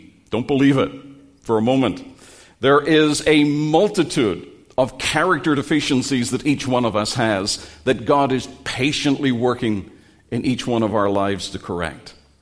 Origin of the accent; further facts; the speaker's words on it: Northern Ireland, United Kingdom; I remember growing up in Northern Ireland, and I had Christian parents